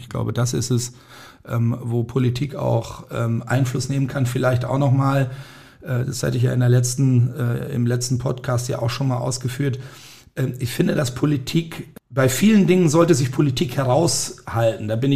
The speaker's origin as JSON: {"language": "German", "town": "Ringe", "region": "Lower Saxony", "country": "Germany", "tie": "born or raised there", "said": "ich bin jetzt als Dorfkind, ich komme ja aus Ringe, aus der Grafschaft Bentheim, da gab es tatsächlich auch Sportfeste"}